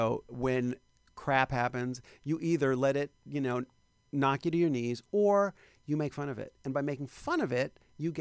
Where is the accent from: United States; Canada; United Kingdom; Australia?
United States; New York; In New York, you know what? Everybody looks like me in New York. I'm from New York. Everybody looks like me. I moved here within a week.